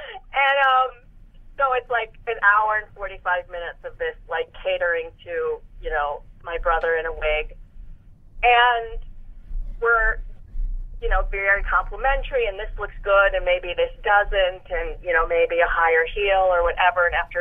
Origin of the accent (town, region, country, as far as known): Chicago, Illinois, United States